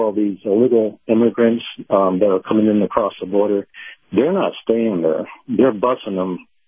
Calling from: Clearwater, Florida, United States; Hey, Captain, it's … in Clearwater.

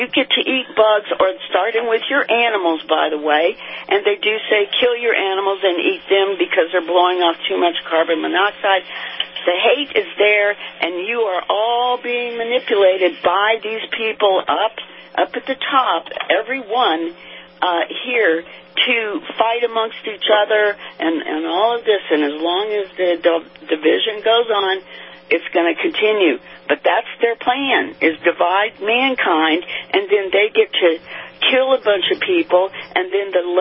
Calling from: St. Petersburg, Florida, United States; Good morning … from St. Pete.

